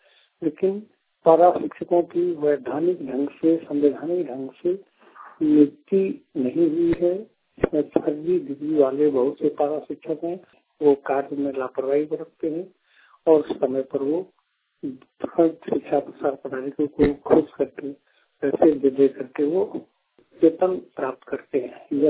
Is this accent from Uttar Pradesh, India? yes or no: no; Jharkhand, India; ग्राम नोनिया था प्रथम सारण जिला देवघर का निवासी हूँ।